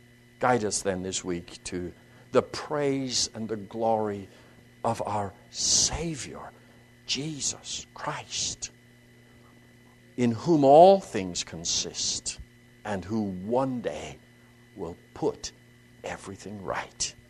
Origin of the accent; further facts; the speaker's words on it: Saskatchewan, Canada; Well, I grew up in Saskatchewan, and that's a province of mind. We don't have states up there.